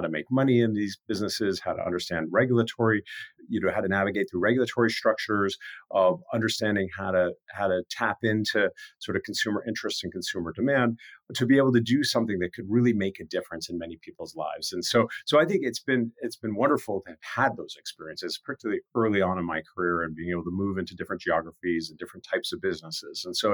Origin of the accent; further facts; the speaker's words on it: New York, United States; Yeah, it was a great sort of place to grow up as a kid. And, you know, the good schools and lots of things going on. We were close to New York City.